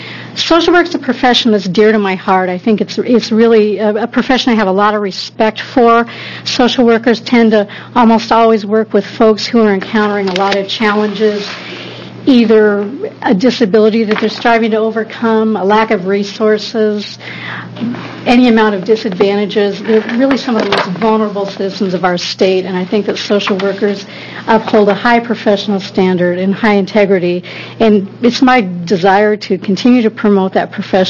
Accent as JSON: {"language": "English", "town": "Salem", "region": "Oregon", "country": "United States", "said": "I come from South Salem."}